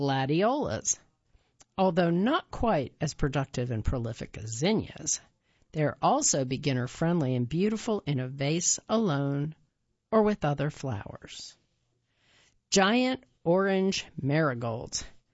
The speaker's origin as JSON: {"language": "English", "country": "Colombia", "tie": "born or raised there", "said": "the place where I grew up in Colombia, where the savanna stretches wide"}